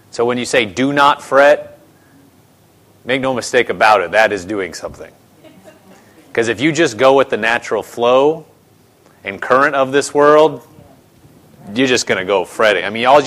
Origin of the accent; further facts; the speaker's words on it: Omaha, Nebraska, United States; I grew up in Nebraska. Omaha, that side of Nebraska borders the Missouri.